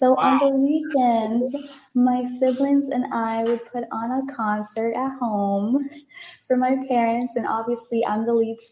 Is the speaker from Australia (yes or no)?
no; Jamaica; now in United States; And growing up in Jamaica, we listened to a lot of Christian music.